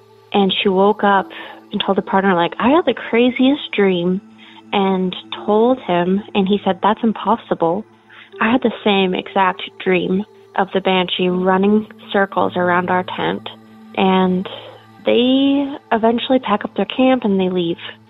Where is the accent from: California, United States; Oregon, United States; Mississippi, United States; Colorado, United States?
Oregon, United States; Portland; Hello there. I'm from Portland, Oregon.